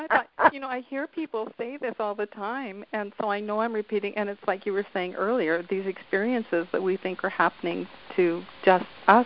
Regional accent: British Columbia, Canada; I'm from British Columbia, Canada.

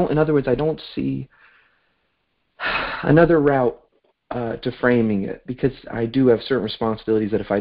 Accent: Brooklyn, New York, United States; I'm from Brooklyn.

